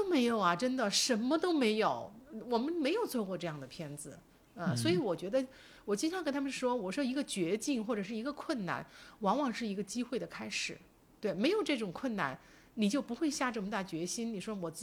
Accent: Chongqing, China; 我们重庆人叫业务，知道吗？我们重庆人说

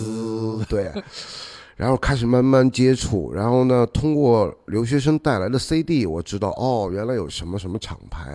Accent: Ningbo, Zhejiang, China; 因为那会儿呢我在我老家，我是宁波人，

